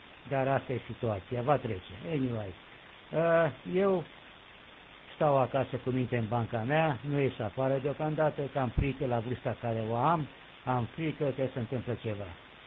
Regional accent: Oltenia, Romania; sunt Oltean.

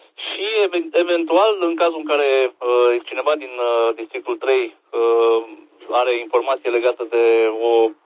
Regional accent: Prejmer, Brașov County, Romania; din Prejmer de Brașov

